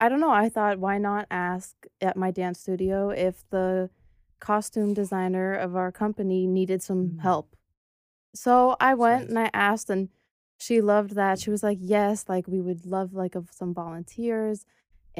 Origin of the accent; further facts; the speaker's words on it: Memphis, Tennessee, United States; I'm from Memphis. I'm a dancer.